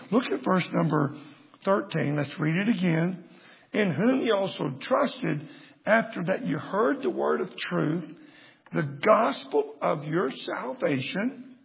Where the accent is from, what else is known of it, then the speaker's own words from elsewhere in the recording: Texas, United States; I'm from Texas. Most Texas people don't like approval for nothing.